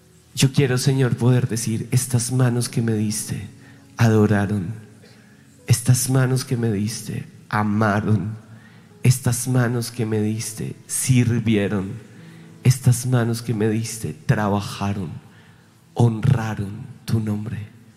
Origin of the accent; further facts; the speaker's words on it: Colombia; cortamos la maldición que tenemos como colombianos de amor al dinero fácil